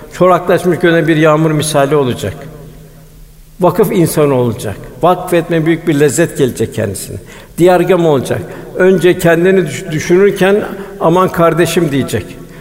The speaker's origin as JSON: {"language": "Turkish", "region": "Konya", "country": "Turkey", "said": "Şimdi Konyalıyız."}